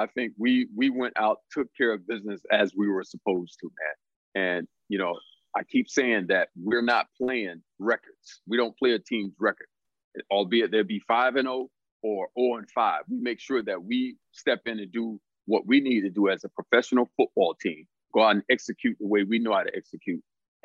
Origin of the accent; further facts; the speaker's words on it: Florida, United States; I mean, for me, I grew up in South Florida. I'm a Miami Dolphins fan through and through.